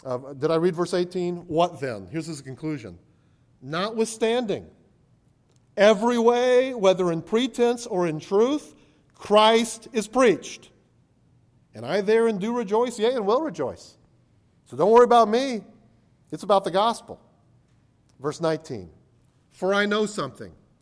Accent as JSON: {"language": "English", "town": "Virginia Beach", "region": "Virginia", "country": "United States", "tie": "born or raised there", "said": "when I was growing up in Virginia Beach, there was like an independent Baptist church in every neighborhood."}